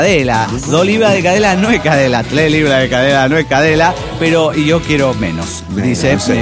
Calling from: Santa Clara, California, United States; desde Santa Clara, California.

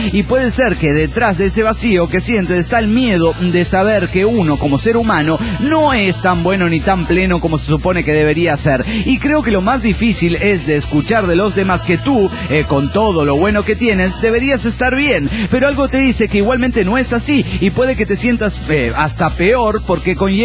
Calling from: Morelia, Michoacán, Mexico; de Morelia, Michoacán, México.

